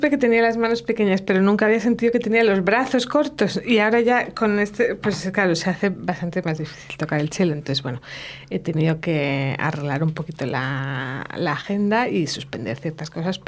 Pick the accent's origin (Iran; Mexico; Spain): Spain; Arenas de San Pedro, Castile and León; yo me crié en Arenas de San Pedro, en Ávila. Era un pueblo, es un pueblo pequeño, que son 7.000 habitantes